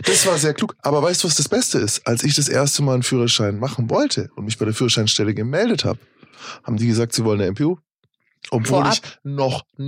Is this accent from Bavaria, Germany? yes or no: yes; Nuremberg, Bavaria, Germany; als Nürnberger